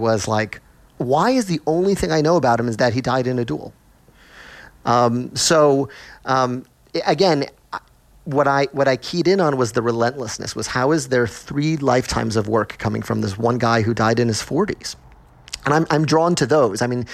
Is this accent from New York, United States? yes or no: yes; New York, United States; And I think that part of that's just being a New Yorker.